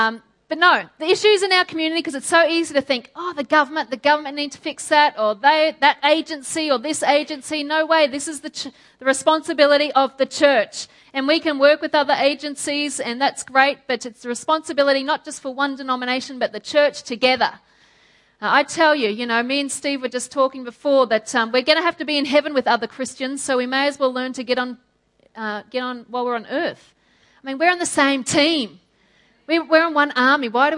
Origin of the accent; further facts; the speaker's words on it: Toowoomba, Queensland, Australia; So I grew up in Toowoomba. My dad's a pastor there as well. So I grew up in a great Christian family.